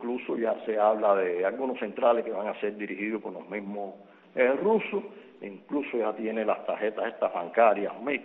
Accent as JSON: {"language": "Spanish", "country": "Cuba", "said": "nosotros como cubanos"}